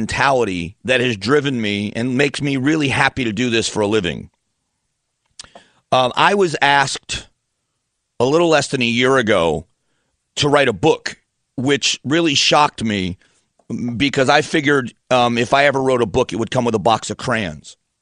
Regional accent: Florida, United States; also born or lived in Ohio; I was born in Northeast Ohio, but grew up in Florida. So I say I'm from Florida because I don't remember much about Ohio.

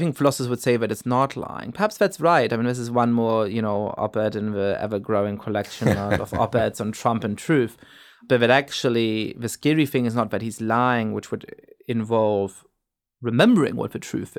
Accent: Germany; moved away as an adult; also born or lived in England / France; now in United States; I grew up in Germany and then went to college in England, came here for a year to New York, spent a year in France, and then started doing my PhD and graduate work here

